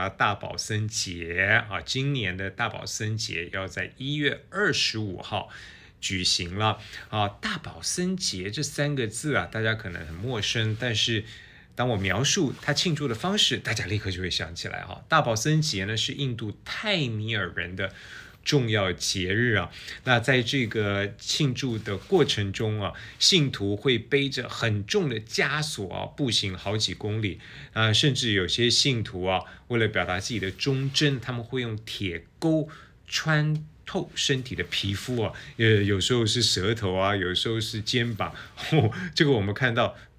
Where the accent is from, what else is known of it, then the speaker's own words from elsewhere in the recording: Taiwan; 我们台湾人